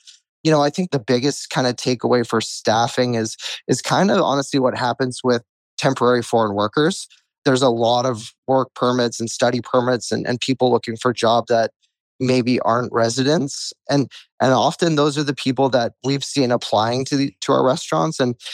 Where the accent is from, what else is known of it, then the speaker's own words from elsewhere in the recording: Port Moody, British Columbia, Canada; I grew up in Port Moody myself, know the area really well